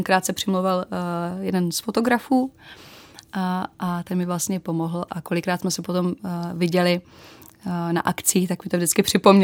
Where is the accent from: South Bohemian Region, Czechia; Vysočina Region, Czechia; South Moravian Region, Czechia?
Vysočina Region, Czechia; nejradši jsem u rodičů na Vysočině, odkud pocházím.